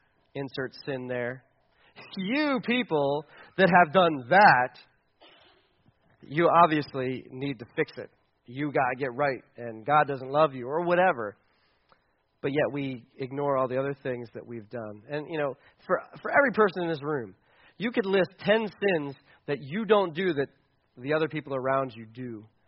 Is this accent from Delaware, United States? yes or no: no; Pennsylvania, United States; I mean, we're from Mifflin County, so we're superior to Juniata County.